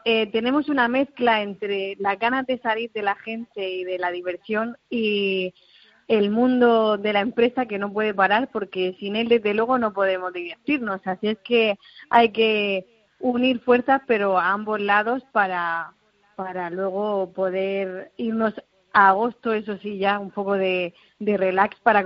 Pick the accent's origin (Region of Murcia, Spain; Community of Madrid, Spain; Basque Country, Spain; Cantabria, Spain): Region of Murcia, Spain; Murcia; aquí en Murcia, que es de donde yo soy, hace un sol maravilloso